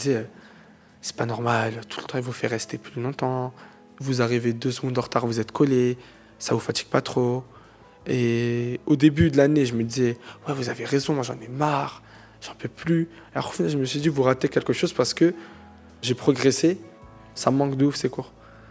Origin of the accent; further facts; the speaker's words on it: Drancy, Île-de-France, France; also born or lived in Aubervilliers; Je suis né à Aubervilliers, mais j'ai grandi à Drancy.